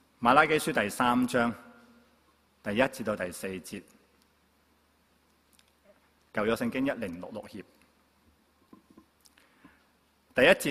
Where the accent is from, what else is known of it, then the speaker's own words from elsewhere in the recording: China; 我们中国人有一句话可能跟他们所说的吻合的